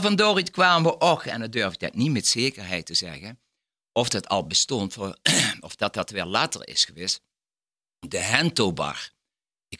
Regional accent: Sevenum, Limburg, Netherlands; now in Venray, Netherlands; Ik ben geboren en getogen in Zevenum.

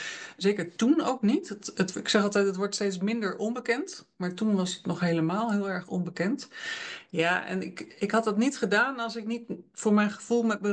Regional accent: Utrecht, Netherlands; Geboren en getogen in Utrecht. Ik kom uit een gezin waar mijn vader had een fietsenwinkel. Dus ik ben boven de fietsen opgegroeid.

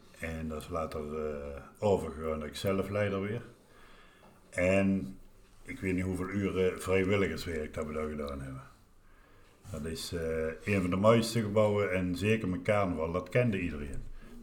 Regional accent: Dessel, Antwerp, Belgium; Ja, wij zijn allemaal mensen van Desselke, die kennen niet anders, hè?

